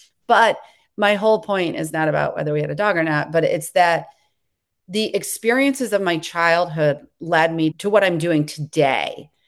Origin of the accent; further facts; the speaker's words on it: Indiana, United States; I grew up in Indiana, so it was a colder climate.